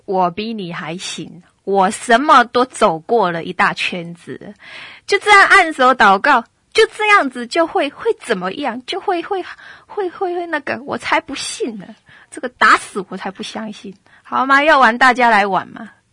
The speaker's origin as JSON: {"language": "Chinese", "country": "Taiwan", "said": "那我们台湾人那可能来拜你耶稣的东西，所以格格不入。"}